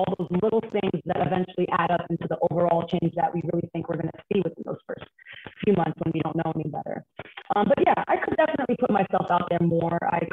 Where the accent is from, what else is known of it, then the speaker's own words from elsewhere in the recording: Brooklyn, New York, United States; I grew up in Bed-Stuy, Brooklyn. Back before it is what everybody believes it to be now, not the best neighborhood to grow up in as a youth